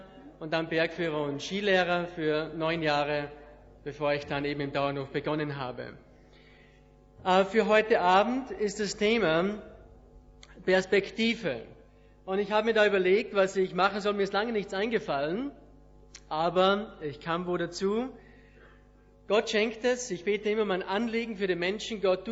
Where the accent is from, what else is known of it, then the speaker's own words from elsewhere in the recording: Schladming, Styria, Austria; ich komme aus Österreich, von Schladming, vielleicht Salzburg wisst ihr, und Schladming, das ist für die Skifahrer, die kennen